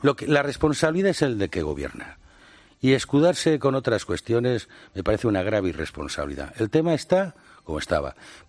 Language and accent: Spanish; Spain; yo soy español, me siento muy español